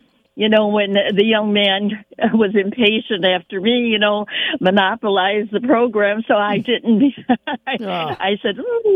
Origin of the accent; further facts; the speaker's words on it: Midlothian, United States; You know, I was born and raised in Midlothian, a little suburb.